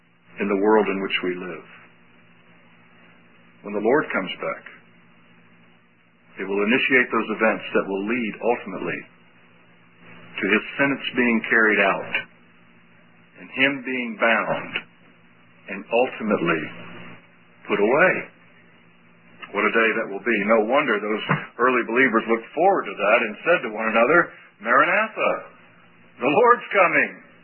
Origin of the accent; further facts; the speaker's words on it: Jacksonville, Florida, United States; You know, when I grew up in Jacksonville, Florida as a little boy, I remember that, my parents, as I've said, they weren't Christians.